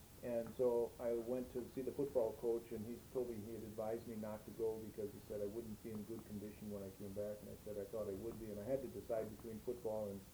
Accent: Milwaukee, Wisconsin, United States; born there; I was born in Milwaukee, Wisconsin. I was the third of six children.

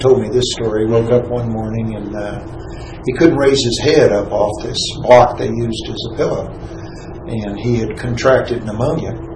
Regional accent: Temple, Texas, United States; born there; Well, I was born in Temple, Texas, September 25th, 1945. My father was an Army officer stationed at Fort Hood, which is real close to Temple there.

